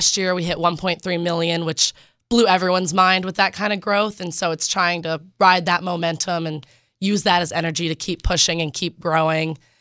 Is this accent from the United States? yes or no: yes; Cheshire, Connecticut, United States; I'm from Cheshire, Connecticut.